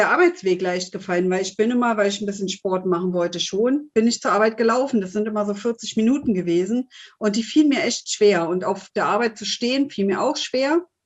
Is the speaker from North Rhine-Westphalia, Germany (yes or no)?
no; Berlin, Germany; bin 49 Jahre jung und komme eigentlich aus Berlin. Durch einen dummen Zufall oder durch einen wunderschönen Zufall, kann man ja auch sagen, bin ich in der Schweiz gelandet, in Zürich, also nahe bei Zürich jetzt, da wohne ich am längsten.